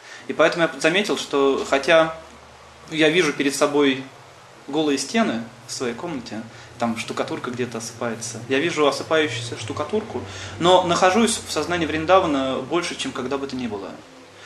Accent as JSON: {"language": "Russian", "country": "Russia", "tie": "born there", "said": "мы родились в России, то есть русский язык для нас родной."}